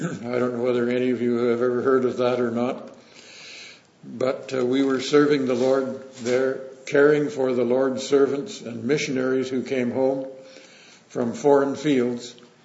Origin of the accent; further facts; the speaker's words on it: Orillia, Ontario, Canada; And we are from Orillia, Ontario, which is about 80 miles north of Toronto.